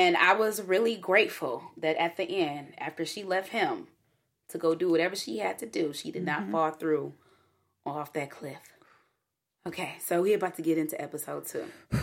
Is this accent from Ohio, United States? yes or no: no; Detroit, Michigan, United States; I'm from Detroit. We cousins.